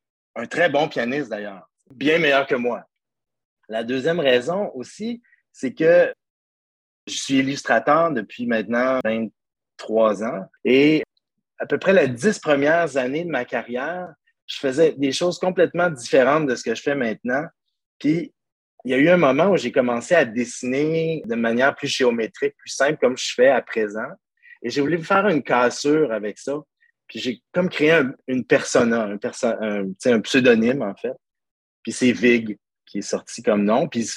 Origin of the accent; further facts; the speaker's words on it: Quebec, Canada; Puis je suis pas suédois ou c'est ça.